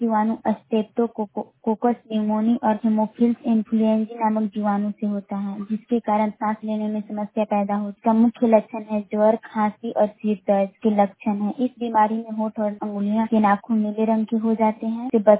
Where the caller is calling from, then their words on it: Aurangabad, Bihar, India; मैं औरंगाबाद जिला पट्टा पंचायत की निवासी हूँ।